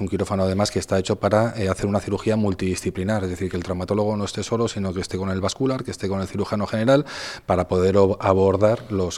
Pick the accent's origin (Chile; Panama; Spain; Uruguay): Spain; Requena, Valencian Community; Pero que sepáis que todos somos de Requena, muy bien, de Valencia, muy bien